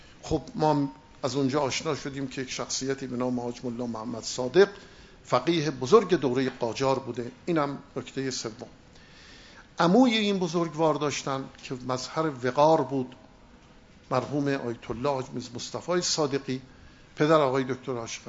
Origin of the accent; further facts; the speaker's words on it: Qom, Iran; born there; از شهری هستند که من در اونجا متولد شدم و اون شهرستان قم است.